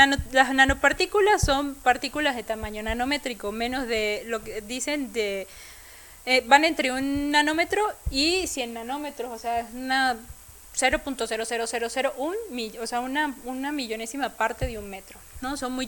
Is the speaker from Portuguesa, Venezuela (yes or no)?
no; Caracas, Capital District, Venezuela; yo vengo de Caracas y pues sí, la temperatura promedio es 28 grados